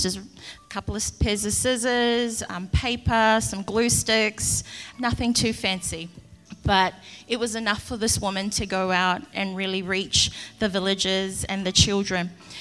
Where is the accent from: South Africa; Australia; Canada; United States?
Australia; Chermside, Queensland; she heard us saying that we're from Brisbane and we're from Chermside